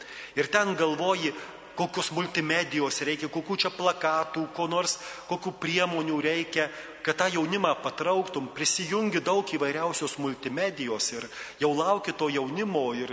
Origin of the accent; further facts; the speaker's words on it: Kybartai, Marijampolė County, Lithuania; Mano tėviškė yra Kybartuose, Vilkaviškio rajone, toks miestelis ant sienos su Kaliningrado sritimi.